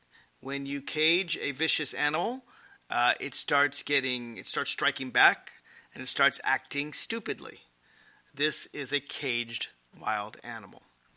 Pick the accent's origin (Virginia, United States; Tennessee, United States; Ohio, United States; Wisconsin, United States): Virginia, United States; Alexandria; reporting live from the outskirts of Washington, D.C., my hometown of Alexandria, Virginia